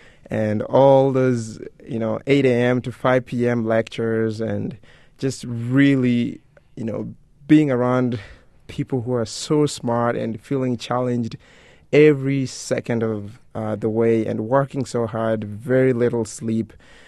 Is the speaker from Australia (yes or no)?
no; Kenya; as a Kenyan, for me, and as a Luo, because his father is from my tribe